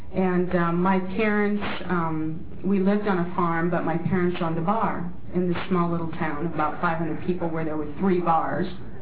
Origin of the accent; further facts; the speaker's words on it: Iowa, United States; I grew up in the Midwest. I'm a Midwestern. I'm actually an Iowa farm girl. And I grew up in a small little town of about 500 people in Iowa.